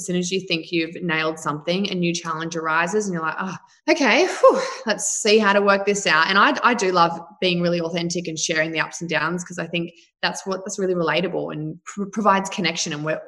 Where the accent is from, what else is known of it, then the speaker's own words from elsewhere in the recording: New Zealand; now in Australia; We grew up in New Zealand, then moved to Australia. I've always loved being super active. I grew up on dairy farms, riding motorbikes.